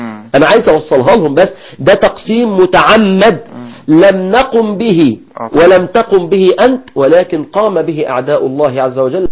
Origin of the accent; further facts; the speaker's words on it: Alexandria, Alexandria Governorate, Egypt; لو انا منش من مدينة المنصورة، انا من اسكندرية